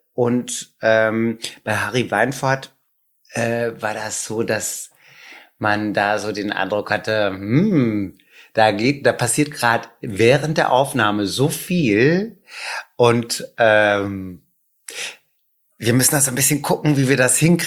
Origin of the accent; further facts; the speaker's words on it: Hamburg, Germany; als Hamburger